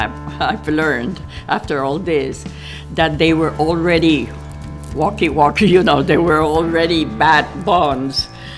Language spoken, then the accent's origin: English; Puerto Rico; I am from Puerto Rico. I live here.